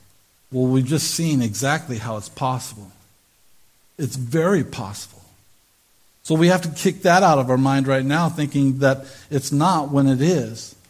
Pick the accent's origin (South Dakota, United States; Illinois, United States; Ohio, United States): South Dakota, United States; I grew up in the Midwest, South Dakota, had a graduating class of about 40 people.